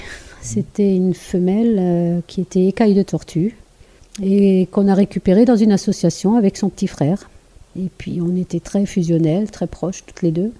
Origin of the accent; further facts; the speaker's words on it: Grand Est, France; now in Saint-Brice, France; je viens de la Moselle et j'ai déménagé il y a 4 ans maintenant à Saint-Brice.